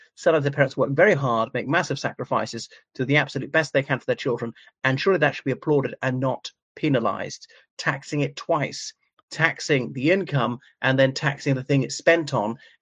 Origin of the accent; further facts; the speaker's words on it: Ireland; from Ireland.